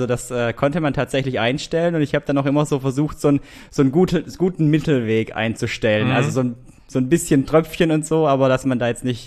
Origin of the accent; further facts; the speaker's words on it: Baden-Württemberg, Germany; ich komme ja aus dem Schwabenland